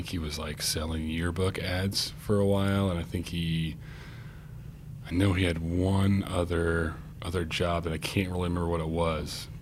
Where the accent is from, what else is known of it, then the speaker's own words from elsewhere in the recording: Nashville, Tennessee, United States; born there; I was born in Nashville, Tennessee in 1981.